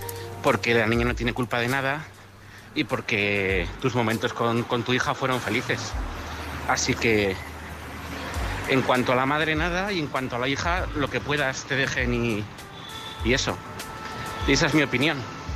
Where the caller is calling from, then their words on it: Madrid, Community of Madrid, Spain; soy de Madrid y este es un mensaje para mi tocayo